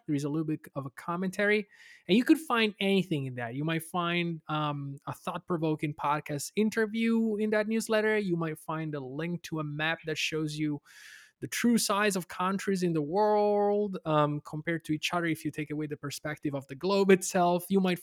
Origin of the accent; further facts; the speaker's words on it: Italy; English is a second language; oh my God, I'm from Italy. It's so beautiful.